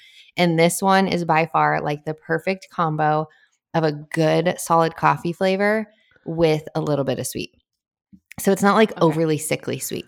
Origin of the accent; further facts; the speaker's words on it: Albuquerque, New Mexico, United States; now in Franklin, United States; I just moved from Albuquerque to Franklin, Tennessee, born and raised in Albuquerque, full-on desert mode.